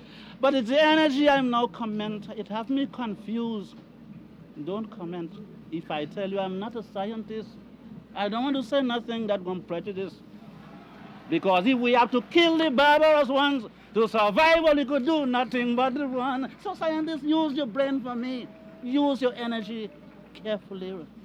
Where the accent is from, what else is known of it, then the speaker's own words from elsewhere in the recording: Trinidad & Tobago; I, as a Trinidadian and so on, a genius in singing local calypsos.